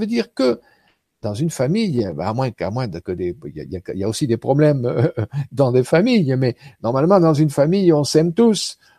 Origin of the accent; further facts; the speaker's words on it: France; born there; je suis européen parce que je suis né en France